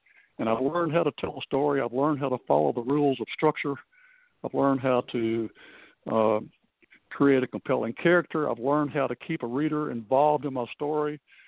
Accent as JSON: {"language": "English", "town": "Frankfort", "country": "United States", "tie": "born or raised there", "said": "I grew up in Frankfort, went to Hollywood to become a screenwriter, came back to Frankfort."}